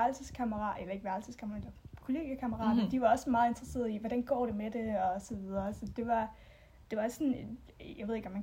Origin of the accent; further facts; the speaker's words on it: Ribe, Region of Southern Denmark, Denmark; now in Copenhagen, Denmark; og jeg er 24 år gammel. Jeg kommer fra Ribe og bor nu i København og studerer.